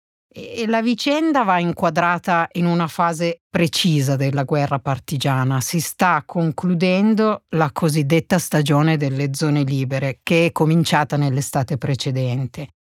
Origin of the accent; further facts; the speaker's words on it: Alba, Piedmont, Italy; sono cresciuta ad Alba